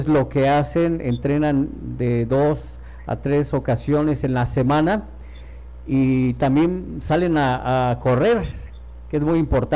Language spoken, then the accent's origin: Spanish; Ciudad Guzmán, Jalisco, Mexico; now in Guadalajara, Mexico; Yo soy de Ciudad Guzmán, de Zapotlán el Grande, hace muchos años por allá vivimos, y nos trasladamos aquí a lo que viene siendo Guadalajara, la zona metropolitana